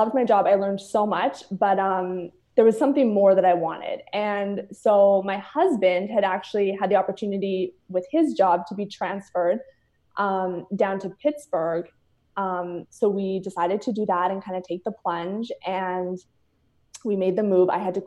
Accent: Calgary, Alberta, Canada; I'm originally from Calgary, Alberta, in Canada, and I have a marketing background.

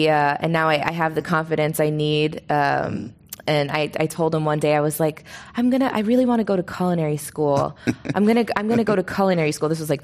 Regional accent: Toronto, Ontario, Canada; growing up in Toronto, I feel like it's where my palate was shaped and where I learned everything because it's a big cultural melting pot there.

